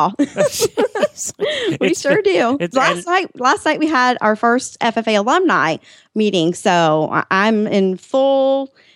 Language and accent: English; Tampa, Florida, United States; from Tampa, Florida